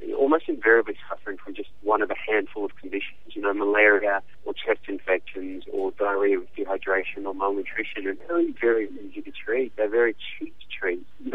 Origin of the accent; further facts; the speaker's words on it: South Africa; moved away as an adult; also born or lived in Australia; I grew up in South Africa, and then I trained in medicine in Australia.